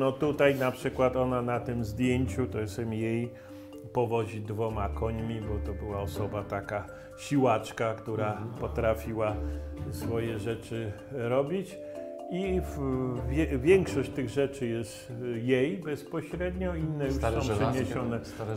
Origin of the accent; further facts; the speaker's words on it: Kraków, Lesser Poland, Poland; born there; Moi rodzice mieszkali w Krakowie, ja się urodziłem w Krakowie